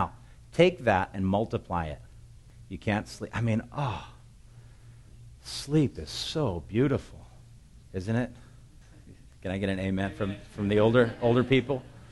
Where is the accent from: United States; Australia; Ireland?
United States; I'm an American. For goodness sake, I want the dollar to be stronger